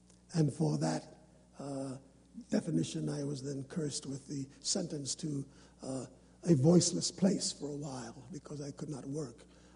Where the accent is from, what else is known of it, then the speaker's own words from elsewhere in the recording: Harlem, New York, United States; I watched through the dual privilege of growing up in Harlem in America because I was born there, and as an African American, I had one set of experiences, and because my parents were immigrants and came from the Caribbean